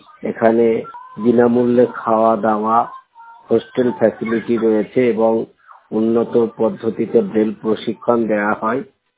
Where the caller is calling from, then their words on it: Krishnanagar, West Bengal, India; কথা বলছি কৃষ্ণনগর নদিয়া থেকে, পশ্চিমবঙ্গ।